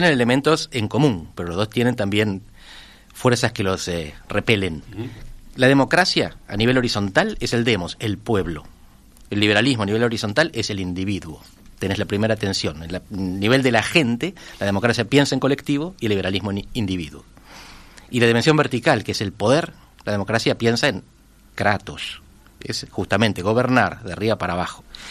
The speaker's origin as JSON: {"language": "Spanish", "country": "Argentina", "said": "Uruguay es el país que casi todos los argentinos querríamos ser."}